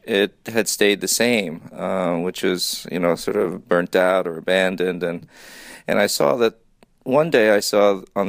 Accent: New York, United States; I've been taking that train ride from New York. I grew up in New York to D.C. pretty much all my adult life.

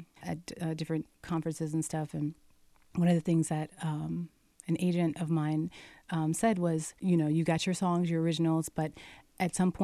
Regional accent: Long Island, New York, United States; I grew up on Long Island, and New York City versus Long Island, it's like living in a different state.

